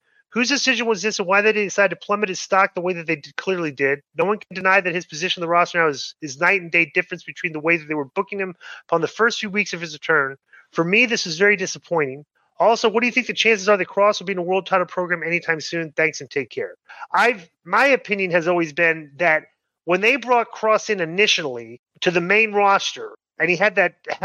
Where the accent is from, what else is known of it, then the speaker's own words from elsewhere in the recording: Atlanta, Georgia, United States; Just want to clarify for Disco, I'm not related to … on the Braves, even though I'm from Atlanta.